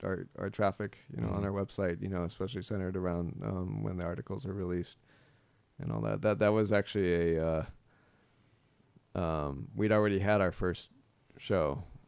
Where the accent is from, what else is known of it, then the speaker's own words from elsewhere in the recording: Seattle, Washington, United States; maybe up to my hometown in Seattle.